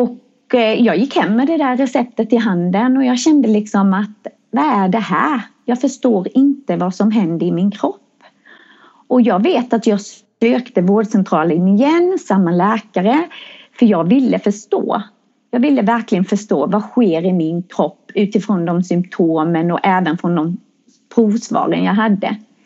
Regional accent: Växjö, Kronoberg County, Sweden; och jag kommer från Växjö. Jag är en kvinna som fyller 50 år här i augusti.

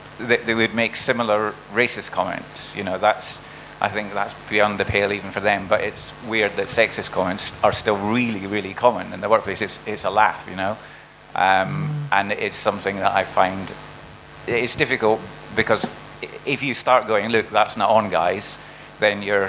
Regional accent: Dundee, Scotland, United Kingdom; now in London, United Kingdom

